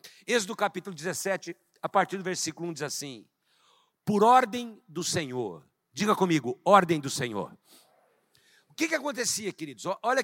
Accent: Ribeirão Preto, São Paulo, Brazil; born there; É que eu nasci em Ribeirão Preto, né? Fui o único dos filhos que nasci em Ribeirão Preto, justamente nessa época que meus pais estavam em Ribeirão Preto, né? E eu nasci em Ribeirão

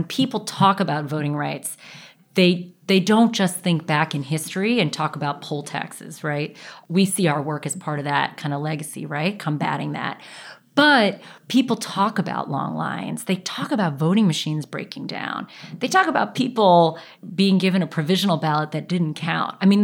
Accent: Washington, District of Columbia, United States; So, well, I grew up here in Washington, D.C., and my parents are longtime federal government folks.

